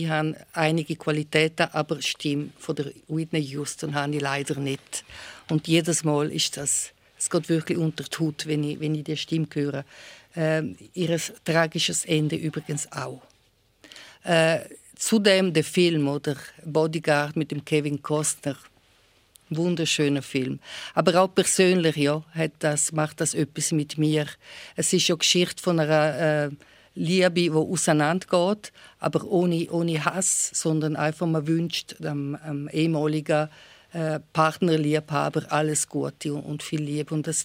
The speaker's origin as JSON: {"language": "German", "town": "Castasegna", "region": "Graubünden", "country": "Switzerland", "tie": "born or raised there", "said": "Ich bin in Castasegna aufgewachsen."}